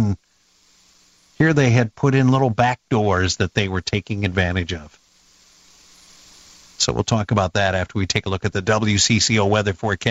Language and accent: English; Davenport, Iowa, United States; I grew up in the Quad Cities, Davenport, and my wife's a farmer's daughter from Mechanicsville, Iowa, so I have fond memories of Iowa